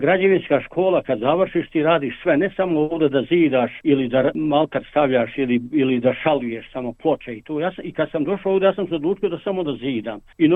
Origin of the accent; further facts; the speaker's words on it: Tomina, Federation of Bosnia and Herzegovina, Bosnia & Herzegovina; born there; moved away; rođen sam u Bosni i Hercegovini u jednom malom mjestu, Tomina, opština Sanski Most. Došao sam u ovu zemlju davne 1975. tačnije 21. juna 1975. godine.